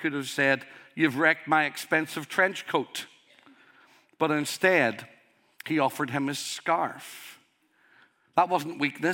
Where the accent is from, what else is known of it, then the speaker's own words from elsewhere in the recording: Northern Ireland, United Kingdom; Growing up in Northern Ireland, I saw a lot of violence.